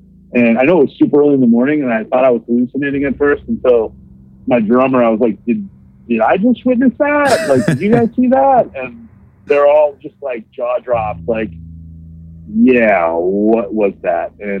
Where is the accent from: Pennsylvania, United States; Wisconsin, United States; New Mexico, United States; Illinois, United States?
Wisconsin, United States; Theresa; born or raised there